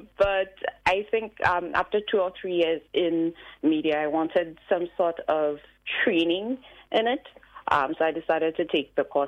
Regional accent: Canaries, St. Lucia; I think I have a lot of fond memories from Canaries.

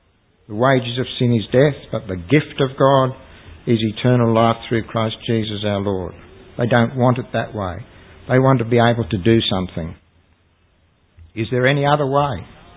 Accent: Sydney, New South Wales, Australia; When I was a small boy in growing up in Sydney

